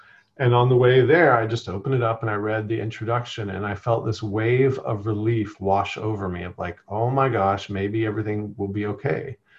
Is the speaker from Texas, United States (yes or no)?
yes; Bushland, Texas, United States; I came from Texas. I lived up in northern Texas in a very, very small sort of town called Bushland, Texas, outside of Amarillo. Grew up on a farm.